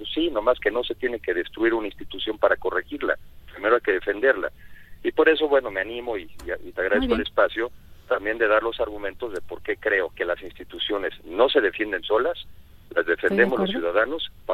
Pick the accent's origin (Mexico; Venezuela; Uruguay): Mexico; Antes que nada soy ciudadano y soy mexicano